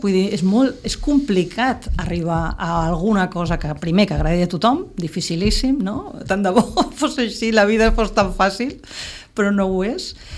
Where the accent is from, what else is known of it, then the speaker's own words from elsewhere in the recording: Tarragona, Catalonia, Spain; Jo soc de Tarragona, un dia els hi explicaré.